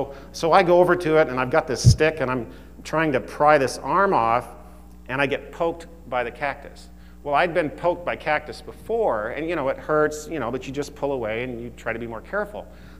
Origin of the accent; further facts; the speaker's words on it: Oklahoma, United States; moved away; I'm from Oklahoma, and when I was young, we would travel back to Oklahoma to visit relatives